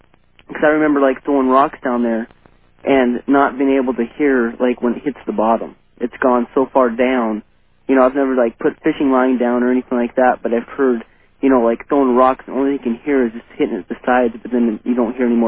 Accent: Seattle, Washington, United States; from Seattle.

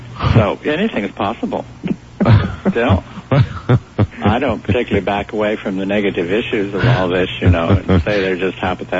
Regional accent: Utah, United States; also born or lived in Rocky Mountains; And I grew up in the Rockies and then later on in Utah where we had lots of hornets and yellow jackets.

